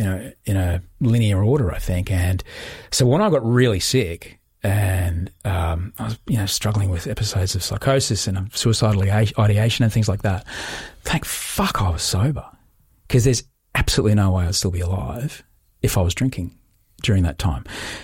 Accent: Queensland, Australia; I grew up in Queensland, man.

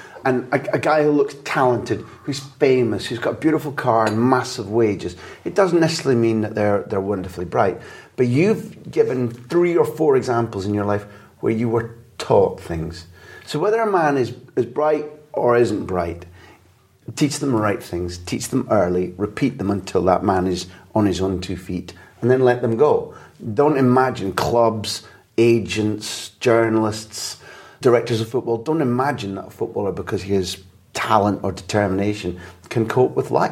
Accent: Scotland, United Kingdom; moved away as an adult; even though I left it to go and pursue my career, I'm genuinely happy as a Scot to hear that.

